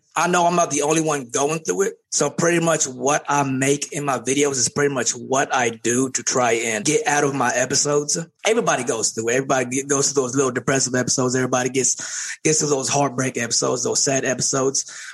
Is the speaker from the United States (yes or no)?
no; Philippines; I'm from the Philippines. Everything there is pretty much like a whole tribal thing.